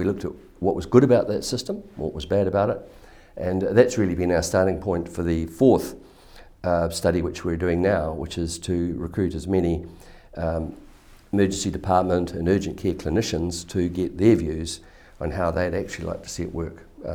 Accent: New Zealand; I'm a New Zealander and Auckland-based

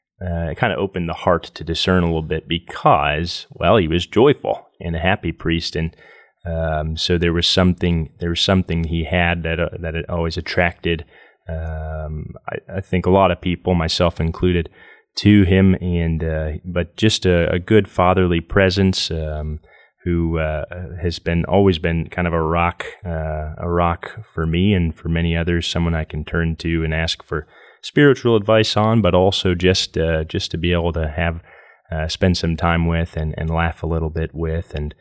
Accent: Lafayette, Indiana, United States; So I was born and raised in Lafayette, Indiana, and raised a Catholic at St. Boniface Church, Catholic Church in Lafayette.

